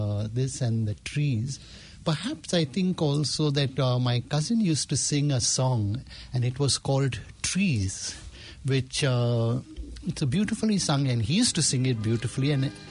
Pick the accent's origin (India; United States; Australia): India; Mumbai, Maharashtra; when I was a child, I grew up in Santa Cruz in Bombay, and had the privilege of staying in a small little bungalow kind of environment.